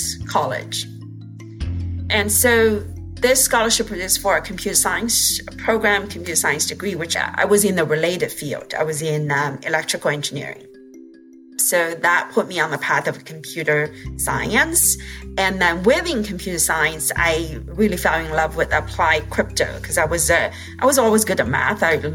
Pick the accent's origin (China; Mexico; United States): China; I grew up in China. And when I was young, China was just beginning this growth stage, right?